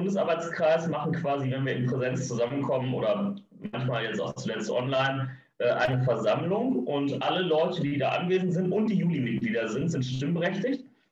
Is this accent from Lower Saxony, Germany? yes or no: no; North Rhine-Westphalia, Germany; Ich komme, wie gesagt, aus NRW. NRW hat eine maximal große Lobby.